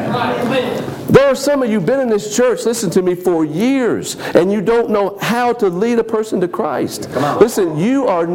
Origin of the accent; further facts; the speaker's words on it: Paraguay; Y'all know I grew up in Paraguay